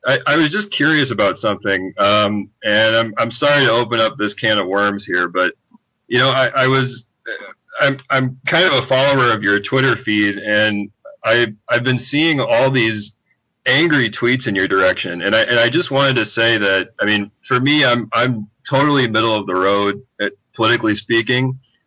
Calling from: Cleveland, Ohio, United States; I'm calling from the heartbroken city today. I'm calling from Cleveland, Ohio.

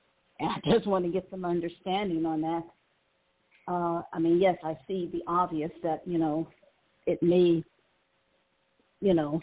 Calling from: Cleveland, Ohio, United States; calling from Cleveland, Ohio.

